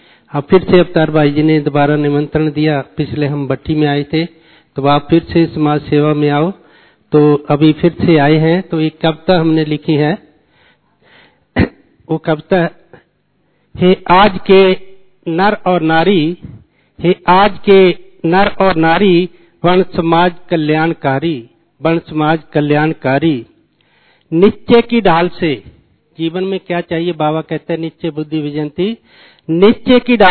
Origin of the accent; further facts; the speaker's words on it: Punjab, India; basically मैं पंजाब से हूं